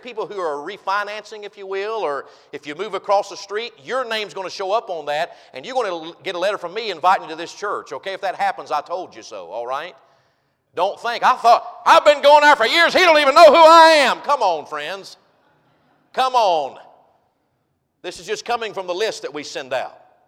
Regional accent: United States; I am glad. I am proud. I am happy that I'm an American. And I'm glad I'm in this country, friends.

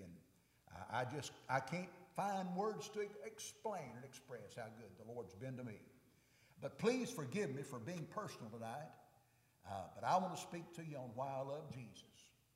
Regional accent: United States; born there; First of all, I love him because I was born in America.

